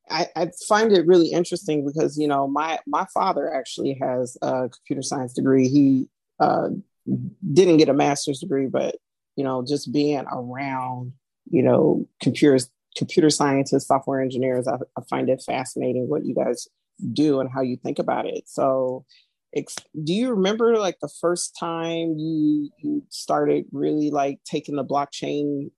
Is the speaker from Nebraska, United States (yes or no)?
no; Long Beach, California, United States; I lived in Cambridge, it definitely was a lot different than where I grew up in Long Beach, California.